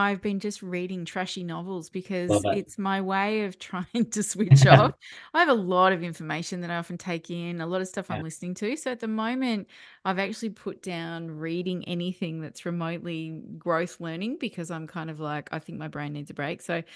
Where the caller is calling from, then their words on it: Victoria, Australia; I am down the surf coast in beautiful Victoria.